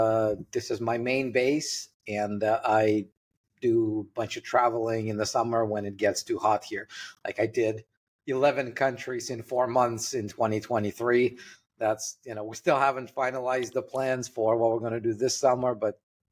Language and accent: English; Russia; English is a second language; also born or lived in Canada; now in Dubai, United Arab Emirates; Well, you can probably hear it in my accent when I talk. I'm Russian. And this is where I was born and lived most of my life, really, until it was 07 when I moved to Canada, and then I moved to Dubai